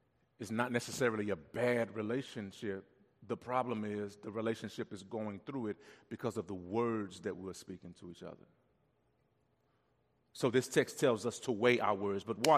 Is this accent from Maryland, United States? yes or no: no; Louisiana, United States; I'm from Louisiana, and we say that all the time in Louisiana. You know, I'm Cajun.